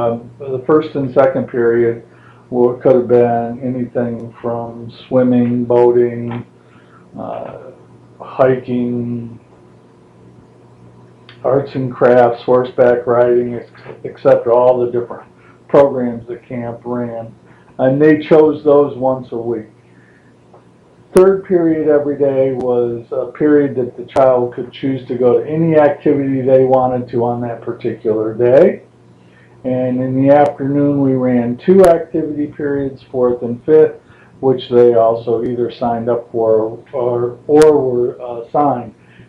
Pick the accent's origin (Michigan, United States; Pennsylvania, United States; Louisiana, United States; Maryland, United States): Michigan, United States; Charlotte; born there; I was born in Charlotte, Michigan.